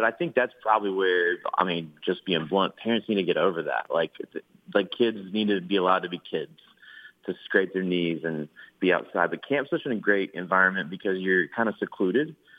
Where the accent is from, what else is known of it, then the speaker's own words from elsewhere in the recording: Texas, United States; born there; I was born in Texas. My dad's from the Philippines, and my mom is white. And being in West Texas, nobody knows what that is.